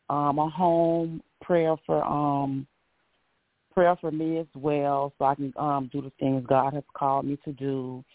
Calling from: Kissimmee, Florida, United States; I'm calling from Kissimmee, Florida.

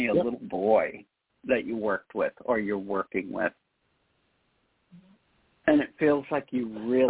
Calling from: Michigan, United States; I'm calling from Michigan.

